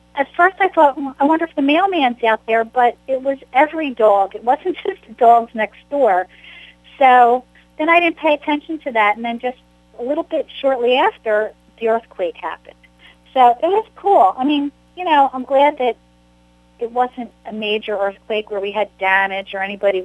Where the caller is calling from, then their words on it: Ocean City, New Jersey, United States; I'm here live from Ocean City, New Jersey, which is a barrier island, and it's right in line to be hit by Hurricane Irene.